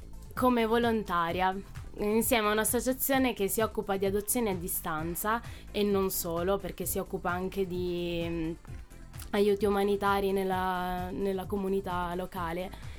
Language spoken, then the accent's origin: Italian; Turin, Piedmont, Italy; sono qui a Torino perché ci vivo, sono nata.